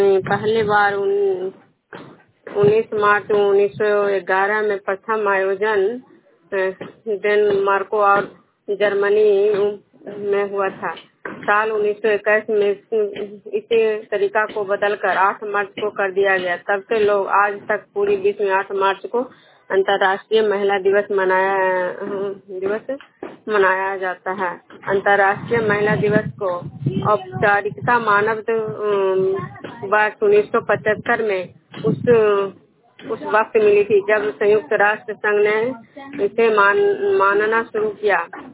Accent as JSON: {"language": "Hindi", "town": "Vishnupur", "region": "Bihar", "country": "India", "said": "मैं विष्णुपुर ग्राम खजरा पंचायत नालंदा जिला नगरनसा प्रखंड के निवासी हूँ"}